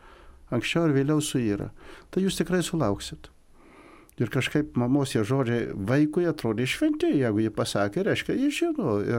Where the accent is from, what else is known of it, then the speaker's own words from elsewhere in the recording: Kudirkos Naumiestis, Marijampolė County, Lithuania; aš iš Kudirkos naumiesčio parapijos